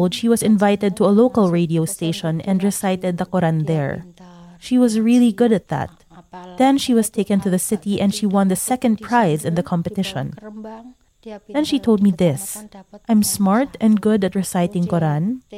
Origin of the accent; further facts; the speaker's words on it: Sanetan, Central Java, Indonesia; I'm now 27 years old. I came from Sanetan Village in Rembang, Central Java.